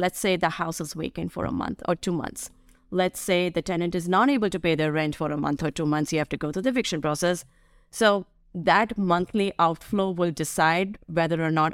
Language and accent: English; India; So I grew up in India.